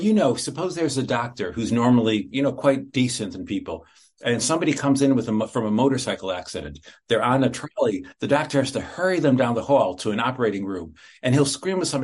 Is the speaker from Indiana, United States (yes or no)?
no; Chicago, Illinois, United States; I grew up in Chicago.